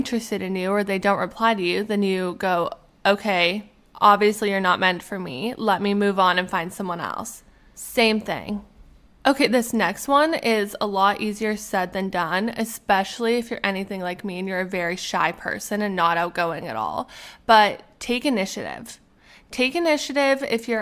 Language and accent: English; Alberta, Canada; moved away as an adult; also born or lived in Arizona; now in Pittsburgh, United States; When I was 20 years old, I think, I moved from Alberta, Canada. I moved to Arizona to go to school. I did my undergraduate there. And then recently, I just moved to Pittsburgh in August, and I'm currently living here